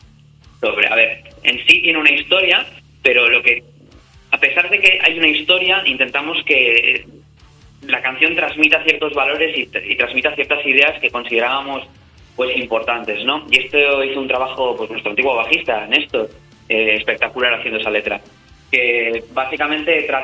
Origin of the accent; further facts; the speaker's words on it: San Sebastián, Basque Country, Spain; como somos de Donosti, estamos muy acostumbrados a ver el mar.